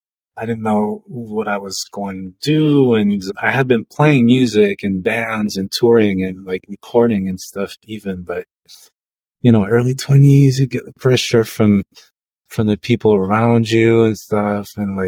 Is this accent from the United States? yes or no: no; Quebec, Canada; also born or lived in Japan; I was born in Japan, but I grew up in Quebec, in Canada.